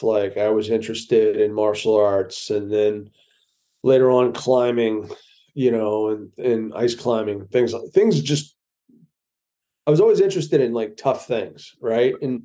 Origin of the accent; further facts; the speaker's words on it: Portsmouth, New Hampshire, United States; I grew up, I was born up in Portsmouth, New Hampshire. My father was in the Air Force.